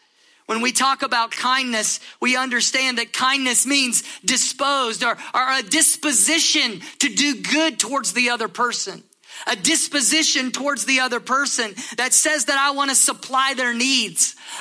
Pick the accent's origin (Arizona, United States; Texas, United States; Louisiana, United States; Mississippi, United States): Texas, United States; here I am from Texas